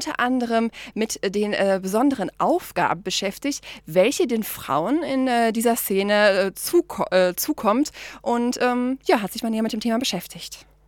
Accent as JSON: {"language": "German", "region": "Bavaria", "country": "Germany", "said": "Meine Heimat Bayern"}